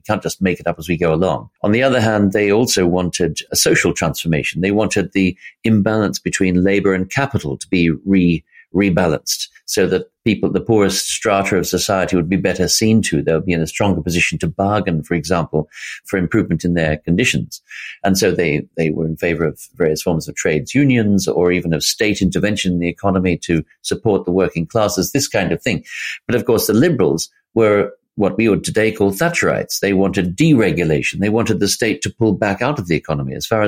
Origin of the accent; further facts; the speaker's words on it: Sydney, New South Wales, Australia; down in Australia, where I come from. I come from Sydney, and it's still going strong